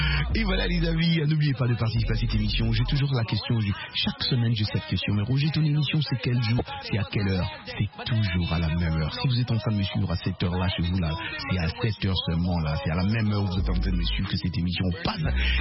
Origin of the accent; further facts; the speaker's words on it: Dimbelenge, Kasaï-Central, DR Congo; on salue tous nos amis qui nous captent aussi et partout là-bas et surtout chez moi à Dimbelenge.